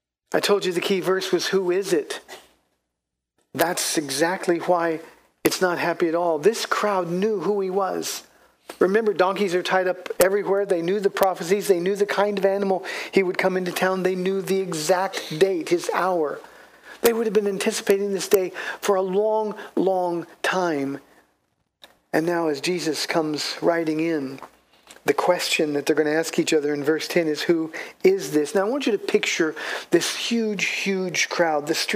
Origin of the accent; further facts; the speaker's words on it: California, United States; I'm from Southern California, grew up there, and the only parade I ever cared about we went to, my parents took me to, was to the Rose Parade.